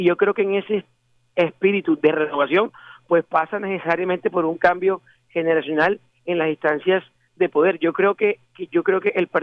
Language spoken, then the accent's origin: Spanish; Atlántico, Colombia; Y yo como ciudadano, y yo como colombiano y como atlanticense